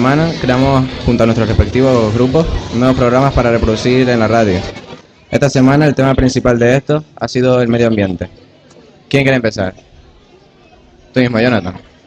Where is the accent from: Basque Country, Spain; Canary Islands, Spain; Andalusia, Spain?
Canary Islands, Spain; Los Llanos de Aridane; Nosotros somos un grupo de estudiantes que venimos de La Palma, del municipio de Los Llanos de Aridane, del Instituto IE José María Pérez Pulido